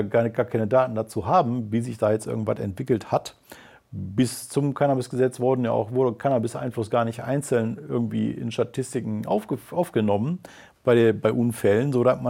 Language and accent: German; North Rhine-Westphalia, Germany; Also mein Heimatland NRW